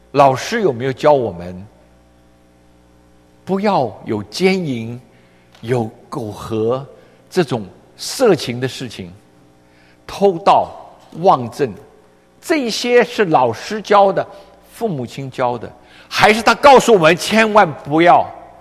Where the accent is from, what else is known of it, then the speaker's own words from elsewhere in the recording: China; 我们中国人怎么会？